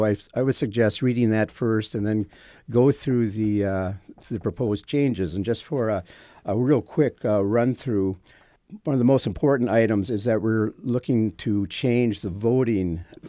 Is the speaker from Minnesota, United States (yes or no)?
yes; Minnesota, United States; Real quickly, I was born out in Otter Tail County, went to school and graduated from Fergus Falls High School and Fergus Falls Junior College at the time.